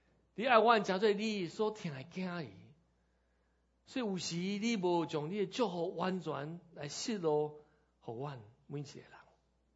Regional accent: Taiwan; now in Seattle, United States; 来疼我们台湾人这个社区

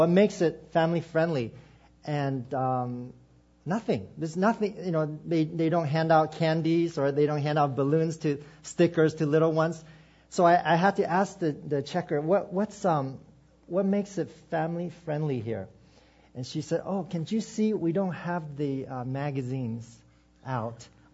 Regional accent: Lynnwood, Washington, United States; I'm from Linwood. I live in Linwood.

